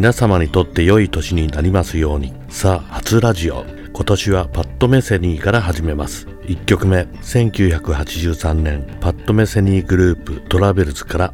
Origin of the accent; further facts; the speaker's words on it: Adachi, Tokyo, Japan; 毎年1月2日に私の出身地足立区の